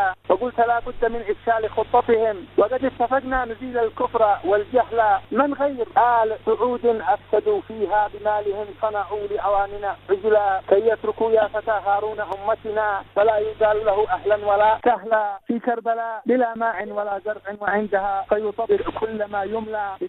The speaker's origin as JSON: {"language": "Arabic", "country": "Yemen", "said": "لأن الشعر المقاوم عندنا في اليمن لا يجلس في اليمن"}